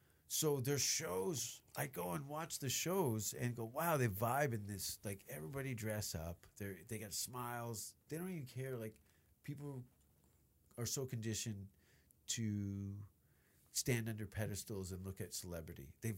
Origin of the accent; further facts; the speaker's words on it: Hamilton, Ontario, Canada; I grew up, I say I'm from Hamilton, but I spent a lot of time in Stony Creek, was heavily populated Italian area.